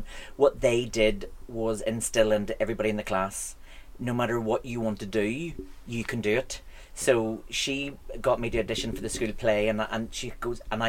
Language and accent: English; Bangor, Northern Ireland, United Kingdom; So I, because I was from Bangor and played on the whole North Down thing, so